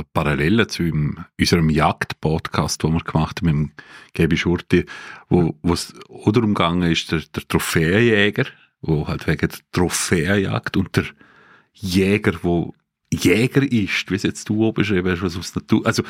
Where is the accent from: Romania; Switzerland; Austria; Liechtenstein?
Liechtenstein; Ich bin zwar im Liechtenstein aufgewachsen, aber in den letzten Jahren nur so in den Bergen gewesen.